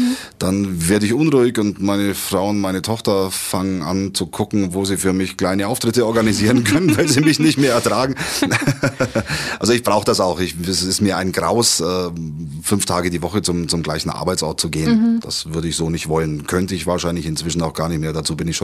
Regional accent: Dillingen an der Donau, Bavaria, Germany; Ich komme aus Dillingen an der Donau und dort gibt es in der Nähe, in Höchstädt, in Fristingen und so weiter, haben jede Menge Schausteller ihr Winterquartier und auch ein Zirkus hat dort oder hatte damals dort zumindest ein Winterquartier

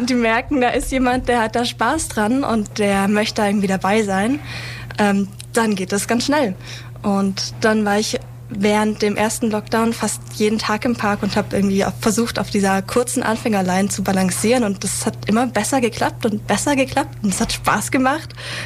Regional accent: Baden-Württemberg, Germany; now in Ulm, Germany; Ich bin 22 Jahre alt und eigentlich komme ich aus der Nähe von Pforzheim und bin fürs Studium hier nach Ulm gezogen.

